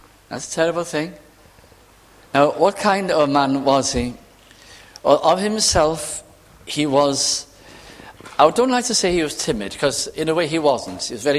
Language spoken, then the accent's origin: English; Wales, United Kingdom; because although I was from North Wales, my Welsh was Lancashire Welsh.